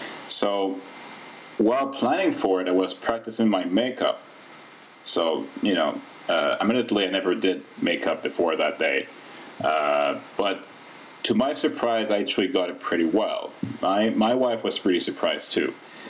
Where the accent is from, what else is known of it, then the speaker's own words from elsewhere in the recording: Canada; first language French; English is a second language; So being Canadian, I learned French and English. My first language is French, second is English. When I was a kid, I learned some German, I learned some Arabic, but then I forgot all of that.